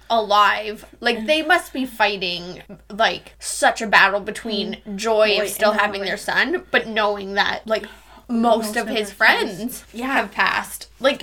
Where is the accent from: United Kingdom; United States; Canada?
Canada; Ontario; we're from Canada, and we're from Ontario